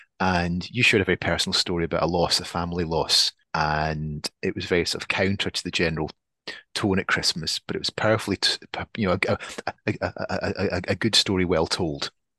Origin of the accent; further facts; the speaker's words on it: Scotland, United Kingdom; accent: Scottish; I'm Scottish, as you can tell from the accent, but my dad's English from a Welsh background. My mum's Scottish. We lived in a new town